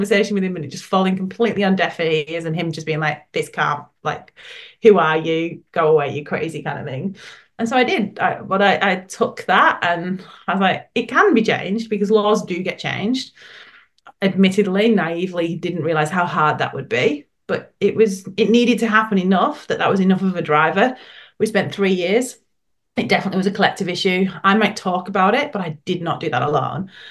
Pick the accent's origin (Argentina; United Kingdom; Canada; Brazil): United Kingdom; England; now in Australia; because I'm clearly English and said that the wrong way.